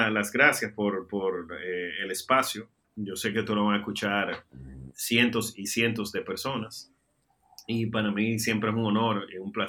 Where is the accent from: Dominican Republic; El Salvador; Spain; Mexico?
Dominican Republic; soy dominicano, soy hijo de Dios. No es fácil ser cristiano.